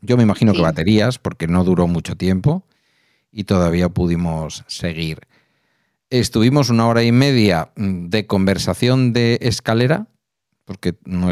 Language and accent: Spanish; Basque Country, Spain; como somos vascos y vascas, y como aquí hay gente que va en furgoneta camperizada a trabajar